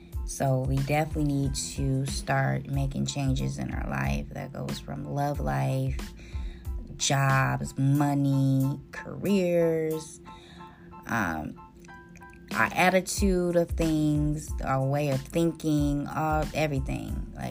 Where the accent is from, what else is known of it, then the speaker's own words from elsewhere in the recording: Detroit, Michigan, United States; I don't know where y'all from, but I am from Detroit, Michigan, and we are known for, on New Year's, people go outside and shoot their guns.